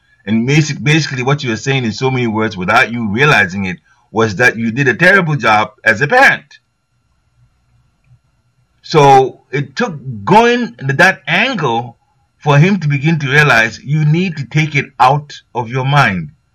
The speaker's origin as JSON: {"language": "English", "country": "United States", "said": "of course we're from the United States and we went to, that time we're in Malaysia."}